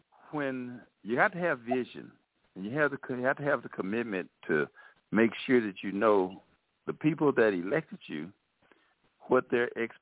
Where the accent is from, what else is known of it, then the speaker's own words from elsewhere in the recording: Dallas, Texas, United States; I grew up right here in Dallas. So I'm a native of Mills Place, the Projects, and South Dallas, Lakewood, Hamilton, and Oak Cliff, where I graduated from Roosevelt. I also went to St. Anthony in South Dallas.